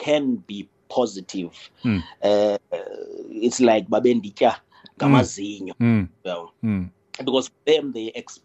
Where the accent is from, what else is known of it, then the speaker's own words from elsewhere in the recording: Lusikisiki, Eastern Cape, South Africa; some of the challenges that I think quite a lot of us faced growing up in Lusikisiki